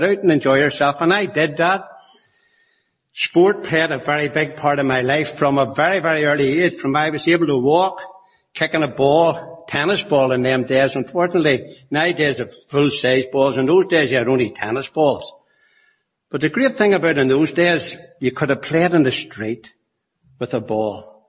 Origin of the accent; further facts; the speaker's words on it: Belfast, Northern Ireland, United Kingdom; born there; I was born in 1942 in Montreal Street in Belfast.